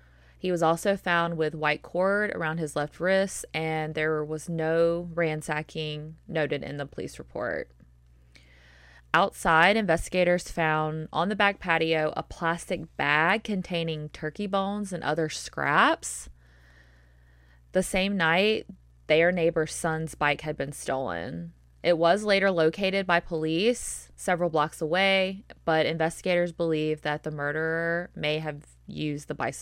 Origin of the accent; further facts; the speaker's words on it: the South, United States; accent: Southern; It's like my brain and my Southern accent.